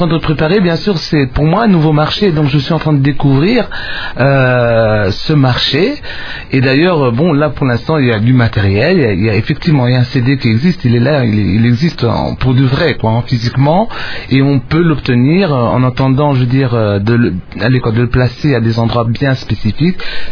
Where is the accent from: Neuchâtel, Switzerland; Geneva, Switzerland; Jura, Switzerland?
Geneva, Switzerland; born there; je suis congolaise, mais je suis née à Genève, mon père est ambassadeur, on a énormément voyagé